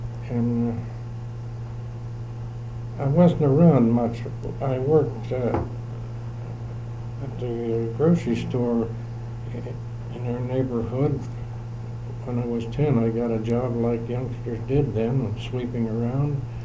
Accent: East Liverpool, Ohio, United States; I was born in East Liverpool in 1905.

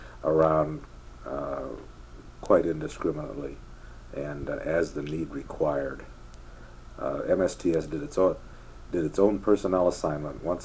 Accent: Niles, Ohio, United States; also born or lived in Warren; I was born and raised in the Niles-Warren area. Born in Warren, but lived most of my life in Niles.

